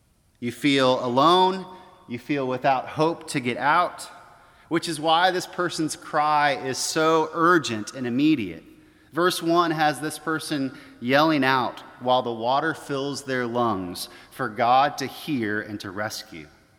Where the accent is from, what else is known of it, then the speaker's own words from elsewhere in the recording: Springfield, Missouri, United States; I grew up in Springfield, Missouri. And every so often in the midsummer heat, we would go down to the city of Branson.